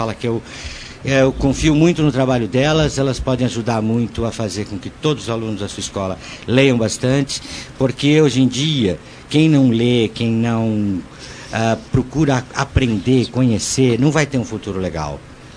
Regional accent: Santos, São Paulo, Brazil; a minha adolescência foi lá na Praia de Santos, com amigos maravilhosos

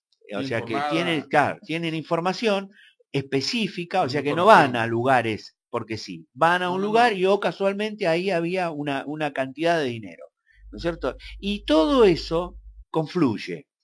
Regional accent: Mar del Plata, Buenos Aires Province, Argentina; moved away as an adult; vine de Mar del Plata en el año 2000

